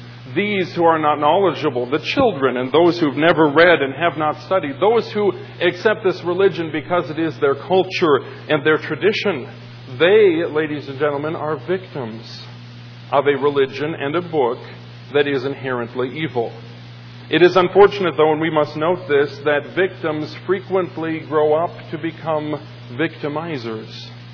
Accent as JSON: {"language": "English", "country": "United States", "said": "You see, I'm an American. I have a wife and children."}